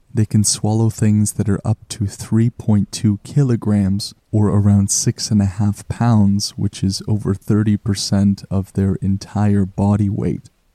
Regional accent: Canada; As a Canadian, I take some pride in that the wandering albatross likes PEI.

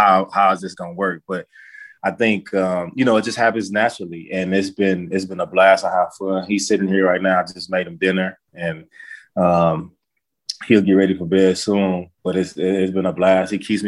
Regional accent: Texas, United States; when you're from Texas, you got pride in saying like, I'm from Texas, I'm from the state.

